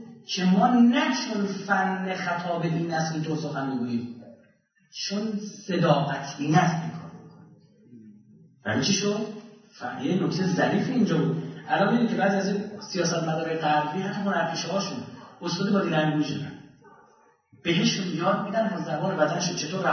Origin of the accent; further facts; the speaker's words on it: Iran; قبول دارید ما ایرانی هستیم